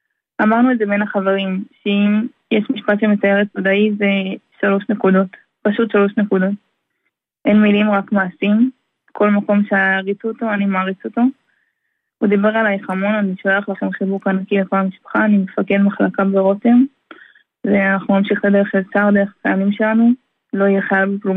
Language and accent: Hebrew; Petah Tikva, Central District, Israel; now in Tel Aviv, Israel; אנחנו עכשיו מתל אביב, אבל היינו, למדנו בפתח תקווה. היינו בבית ספר בפתח תקווה, כל החיים שלנו הרוב היה בפתח תקווה